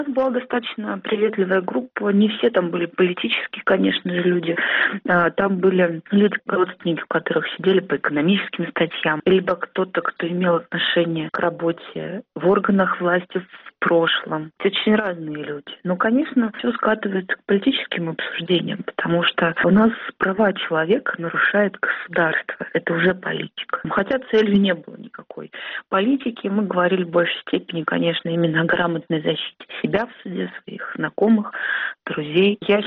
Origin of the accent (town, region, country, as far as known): Izhevsk, Udmurtia, Russia; born there